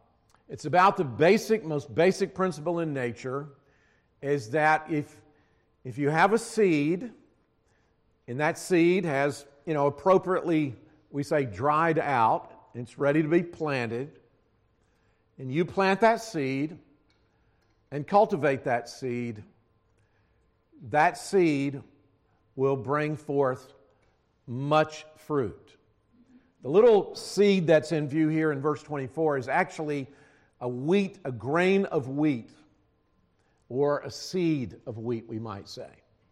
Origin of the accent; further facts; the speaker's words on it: Alabama, United States; also born or lived in Savannah / South Carolina / Tennessee / North Carolina; I grew up in North Alabama. So I was born in Savannah, raised in Alabama, schooled in South Carolina, pastored in Tennessee, a youth pastor in Tennessee, and pastored two churches in North Carolina, served for 40 years in South Carolina